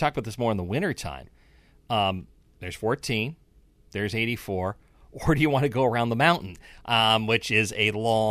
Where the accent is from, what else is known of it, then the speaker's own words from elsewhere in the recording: Pacific Northwest, United States; air conditioning in homes growing up in the Pacific Northwest was not common.